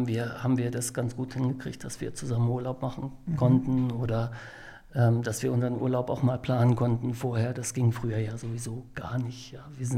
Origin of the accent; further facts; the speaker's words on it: Hanover, Lower Saxony, Germany; dadurch, dass wir in meine Heimatstadt zurückgezogen sind, nach Hannover, sind natürlich da auch die Freunde, mit denen ich groß geworden bin.